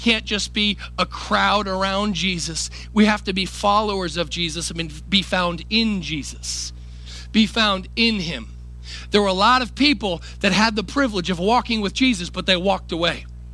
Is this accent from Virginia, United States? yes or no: yes; Richmond, Virginia, United States; Oh, man, I'm from Richmond, Virginia. Some of the Southern never comes out. It's always there, right?